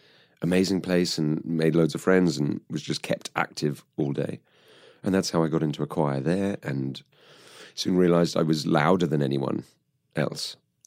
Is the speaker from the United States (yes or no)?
no; South East England, United Kingdom; I grew up just outside of London.